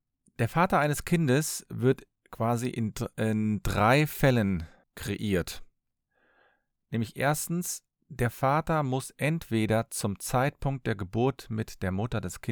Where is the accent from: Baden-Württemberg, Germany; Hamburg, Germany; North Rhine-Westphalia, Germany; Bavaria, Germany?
North Rhine-Westphalia, Germany; Cologne; Ich komme aus Köln und bin Fachanwalt für Familienrecht.